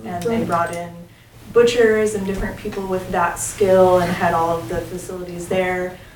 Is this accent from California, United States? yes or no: no; Michigan, United States; I'm from Michigan originally